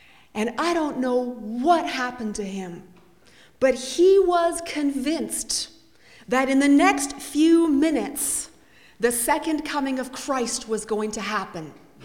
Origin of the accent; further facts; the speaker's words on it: Canada; I'm from Canada, and I spent most of my graduate studies in Toronto.